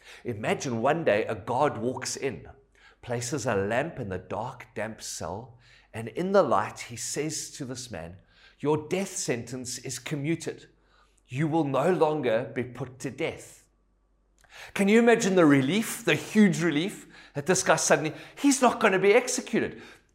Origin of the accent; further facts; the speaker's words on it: Cape Town, Western Cape, South Africa; Growing up in Cape Town, I can remember going to the Cape Town Castle for like tour excursions.